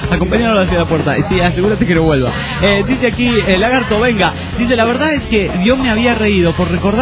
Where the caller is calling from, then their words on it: Calchaquí, Santa Fe, Argentina; desde Calchaquí, República Argentina.